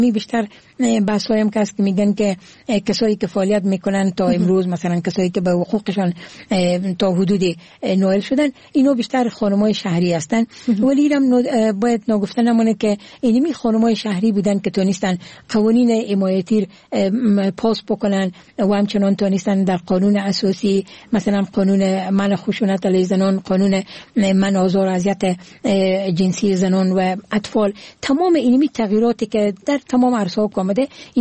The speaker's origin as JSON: {"language": "Persian", "region": "Herat", "country": "Afghanistan", "tie": "born there", "said": "امی زادگاه من هرات هست"}